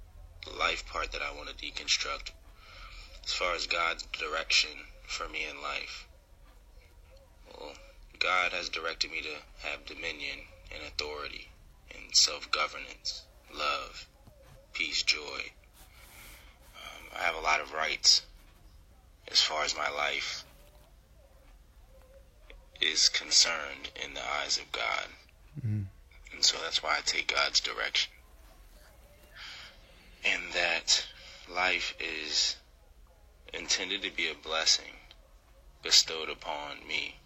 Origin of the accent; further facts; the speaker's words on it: Virginia, United States; also born or lived in United Kingdom; now in Philadelphia, United States; I'm from the UK. You dig? I was raised in Virginia. I mean, then I popped out in Philly so I could chase my dreams.